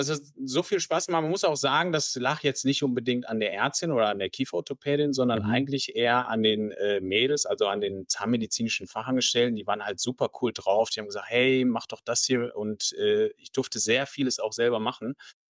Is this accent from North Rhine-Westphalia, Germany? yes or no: yes; Mülheim an der Ruhr, North Rhine-Westphalia, Germany; Also ich bin hier eigentlich im schönen Mülheim an der Ruhr, in der Weltmetropole hier quasi geboren und aufgewachsen, im schönen Ruhrgebiet.